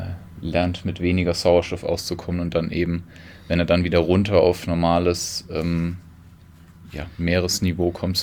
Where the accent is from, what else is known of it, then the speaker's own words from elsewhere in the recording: Weilheim, Germany; born there; Und also ich bin gebürtig aus Weilheim